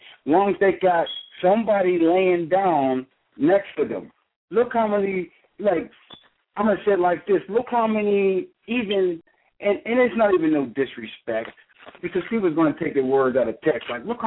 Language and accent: English; New Kensington, Pennsylvania, United States; because I'm from New Kensington, you know what I'm saying? I got my whole hustle from the NKP. You know me, smoked off from New Kensington.